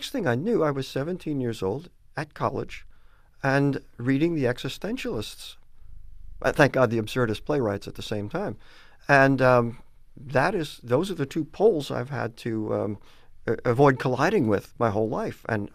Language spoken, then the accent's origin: English; New York, United States; As you know, and as this preface says, I grew up in New York in a mainly Jewish community.